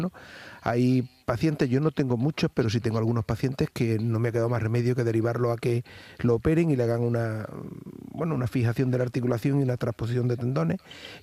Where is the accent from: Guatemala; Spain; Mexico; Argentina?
Spain; Carcabuey, Andalusia; Carcaboy es mi pueblo. Yo soy de la subbética cordobesa.